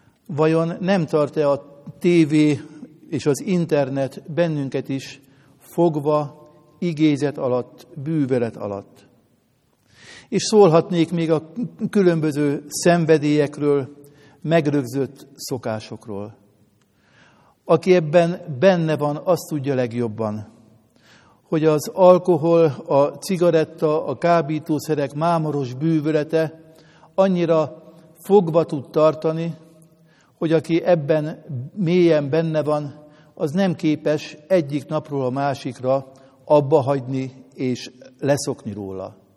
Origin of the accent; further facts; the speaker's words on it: Hungary; én hálás vagyok Istennek, hogy magyarnak születtem, és a magyar nép tagja lehetek. Ám ha azt mondom, hogy magyar református keresztjén vagyok